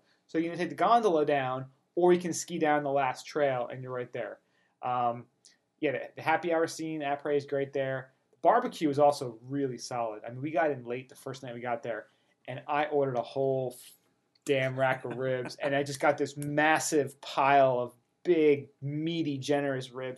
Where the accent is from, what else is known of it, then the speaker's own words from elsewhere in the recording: New Jersey, United States; like, okay, we're from Jersey.